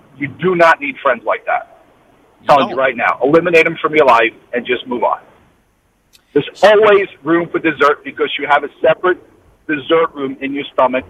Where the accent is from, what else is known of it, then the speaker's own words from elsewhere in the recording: East Meadow, New York, United States; I grew up in Long Island. I do live in Florida. I've been here 30 years, and I go back to New York about once a year to learn how to speak English again.